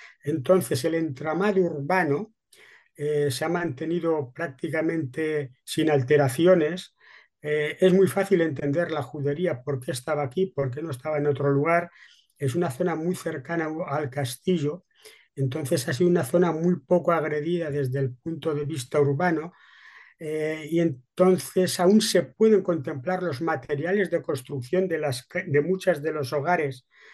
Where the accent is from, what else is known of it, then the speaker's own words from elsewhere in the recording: Monzón, Aragon, Spain; born there; Sí, nací en Monzón hace muchos años.